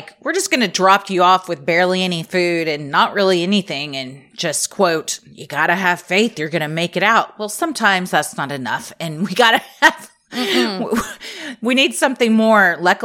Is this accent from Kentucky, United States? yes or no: no; Ohio, United States; also born or lived in Texas; I live in Ohio, and a majority of my life was spent here, even though I was born in Texas.